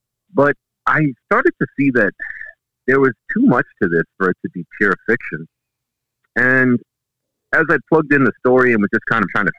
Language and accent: English; Florida, United States; since I was a kid, growing up in South Florida, you know, by the ocean, by the Atlantic Ocean, next to Atlantic Boulevard.